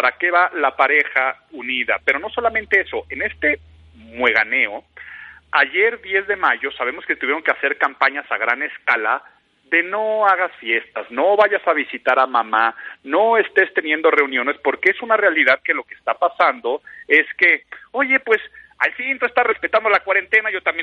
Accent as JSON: {"language": "Spanish", "country": "Mexico", "said": "O sea, como mexicano nos encanta ir juntos."}